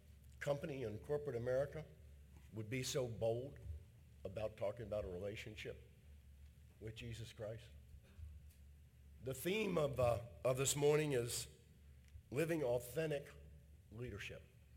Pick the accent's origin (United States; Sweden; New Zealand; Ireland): Ireland; Actually, I got up and walked out 6 times because I'm Irish and a slow learner.